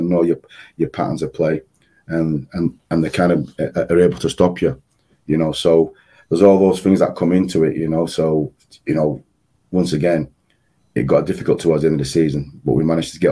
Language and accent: English; Yorkshire and the Humber, United Kingdom; being a Yorkshire lad